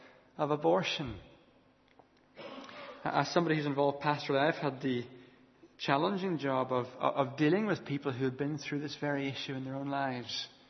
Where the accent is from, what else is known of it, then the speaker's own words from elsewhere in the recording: United Kingdom; I find that a real challenge as a Christian living as a British citizen.